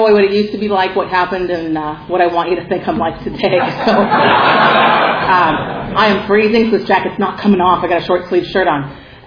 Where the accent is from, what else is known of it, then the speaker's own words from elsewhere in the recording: Compton, California, United States; also born or lived in Norwalk / Stanton; I'm half Mexican. I grew up in Compton, Norwalk, and Stanton.